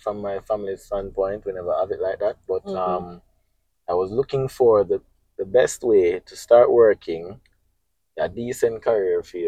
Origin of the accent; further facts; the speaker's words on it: Kingston, Kingston Parish, Jamaica; I'm from Kingston, Jamaica.